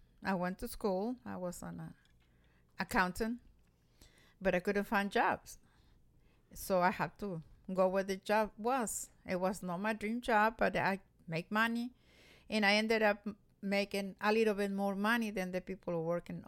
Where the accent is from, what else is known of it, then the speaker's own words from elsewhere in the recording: Gómez Palacio, Durango, Mexico; So if somebody asks me, where are you from, who you are, I said, I'm Lagunera. and people, they know what the region is I'm talking about. So, soy Lagunera de Gomez Palacio.